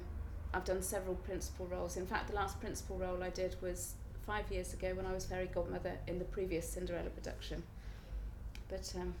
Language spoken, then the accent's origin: English; South West England, United Kingdom; now in Wellington, United Kingdom; I'm 35. I currently live in Wellington just outside Hereford, but I'm originally from Cornwall.